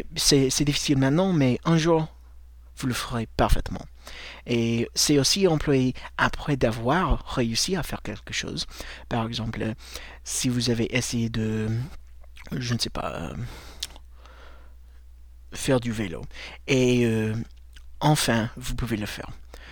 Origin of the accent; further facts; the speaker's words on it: United States; je suis américain